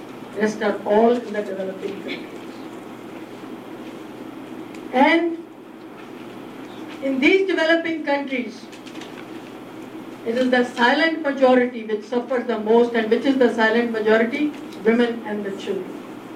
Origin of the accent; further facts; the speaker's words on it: India; from India